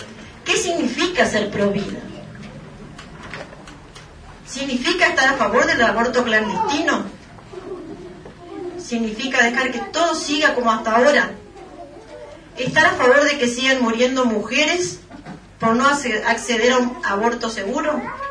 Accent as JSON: {"language": "Spanish", "town": "Puerto Iguazú", "region": "Misiones", "country": "Argentina", "tie": "born or raised there", "said": "muchas de nosotras nacimos acá en Puerto Iguazú, como yo, por ejemplo, que soy acá de Puerto Iguazú y criada en esta ciudad."}